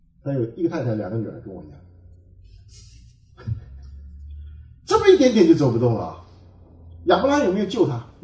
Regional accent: China; 你要是真的发现说我们中国人有一些的缺陷，是不是？

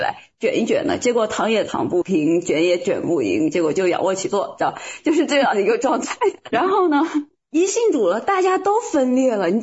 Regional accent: China; moved away; 这是我们这个从大陆出来的人的习惯。

